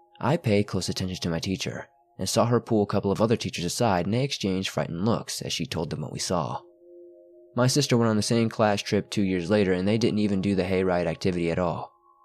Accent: New Jersey, United States; So I grew up in South Jersey, very close to the Pine Barrens.

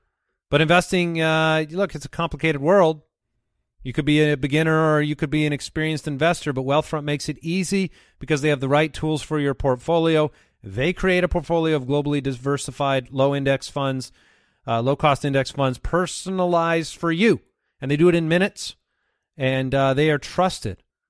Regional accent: Arizona, United States; We're from Arizona.

